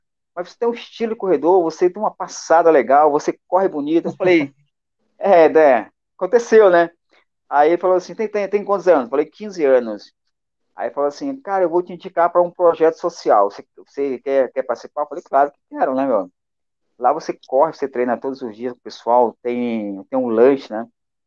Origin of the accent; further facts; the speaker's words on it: Fortaleza, Ceará, Brazil; eu comecei a correr com 15 anos de idade, né? Lá em Fortaleza. Sou de Fortaleza.